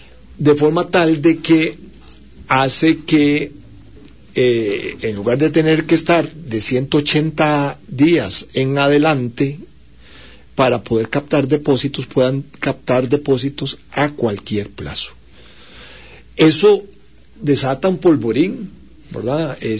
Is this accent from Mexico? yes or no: no; Moravia, San José, Costa Rica; Yo soy de Moravia, Tibás